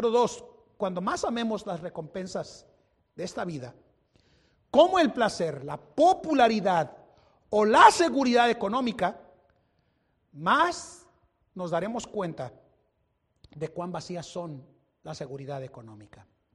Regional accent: Mexico; yo no estoy tan afanado porque soy mexicano, hermanos.

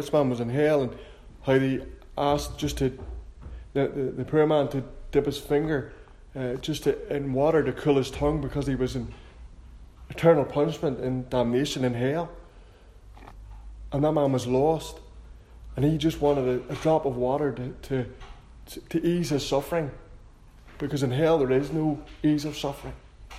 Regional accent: Dundonald, Northern Ireland, United Kingdom; born there; This was 1985, that was over 30 years ago, where I was born in Dundonald.

